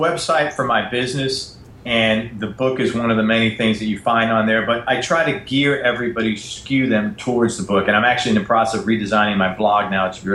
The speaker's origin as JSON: {"language": "English", "town": "Bronx", "region": "New York", "country": "United States", "tie": "born or raised there", "said": "because I grew up in the Bronx and ate a lot of pizza."}